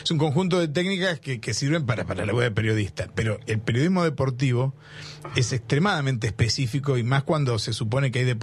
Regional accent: Bahía Blanca, Buenos Aires Province, Argentina; born there

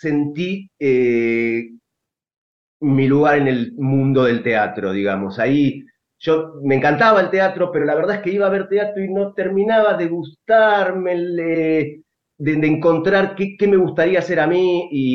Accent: Morón, Buenos Aires Province, Argentina; moved away as an adult; now in Mar Azul, Argentina; Yo viví en Morón 20 años, hasta los 20 años más o menos. Ahí empecé como en Morón, mi amor por el teatro nació en Morón, en la Sociedad Italiana de Morón, más específicamente.

